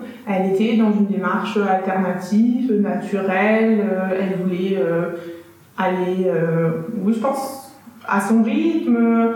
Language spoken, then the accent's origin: French; France; now in Munich, Germany; Je viens d'une famille nombreuse, je suis numéro 2 de 5 enfants, je suis française, mais j'habite depuis 15 ans à Munich, et mes parents vivent encore en France.